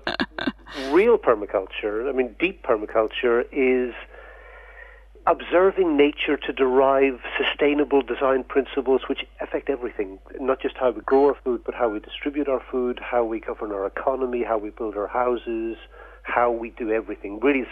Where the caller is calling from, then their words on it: Scotland, United Kingdom; I can talk about the European, specifically the British context. I'm speaking from Scotland.